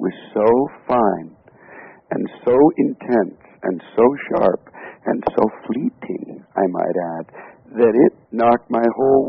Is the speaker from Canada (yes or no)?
yes; Canada; I'm Canadian